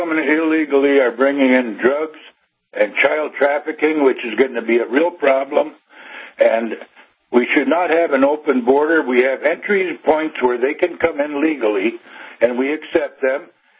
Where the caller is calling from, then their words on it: Buell, Minnesota, United States; Buell, Minnesota.